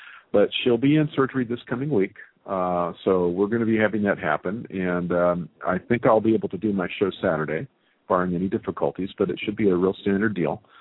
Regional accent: Roseville, California, United States; My dear friend, Debbie Wells, who I grew up with in Roseville, California, is here.

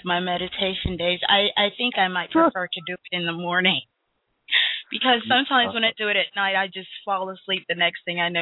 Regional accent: Chicago, Illinois, United States; I'm from Chicago, Illinois.

